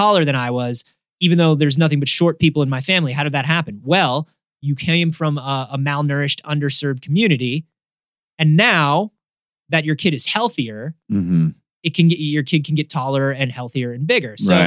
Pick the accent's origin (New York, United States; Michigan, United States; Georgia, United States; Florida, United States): Florida, United States; moved away; I grew up in Florida. All I know is hunting snail kites in the Everglades on airboats.